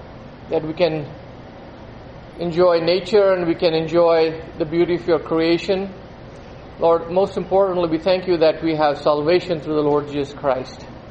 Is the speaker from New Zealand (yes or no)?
no; India; now in Colorado Springs, United States; I was born and raised in India, and I moved to the U.S. about 25 years ago, and most of that time I spent in Colorado Springs.